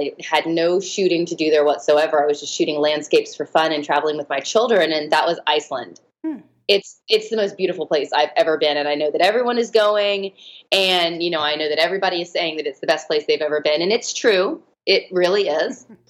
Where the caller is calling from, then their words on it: Brooklyn, New York, United States; I'm calling you from Brooklyn, New York.